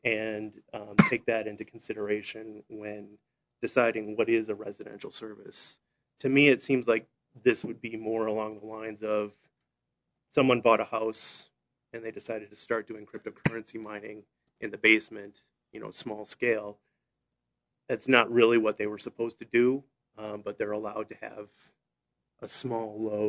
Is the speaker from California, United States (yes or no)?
yes; California, United States; so I come from the San Francisco Bay Area, and that's served by not a public utility